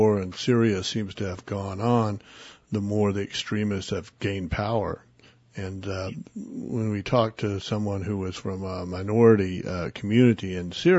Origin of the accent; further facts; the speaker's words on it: Oklahoma, United States; when I was growing up in Oklahoma, the fundamentalists, the really hardcore fundamentalists, were really sort of apolitical